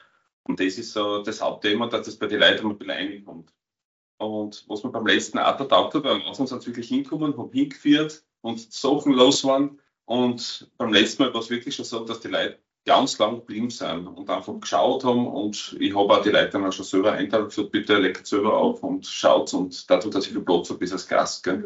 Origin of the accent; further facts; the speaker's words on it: Sankt Margarethen, Styria, Austria; ich bin aus St. Margareta Graz